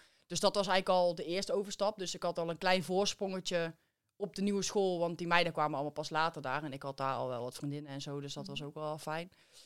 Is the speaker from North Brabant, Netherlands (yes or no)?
yes; Best, North Brabant, Netherlands; Ik kom uit Best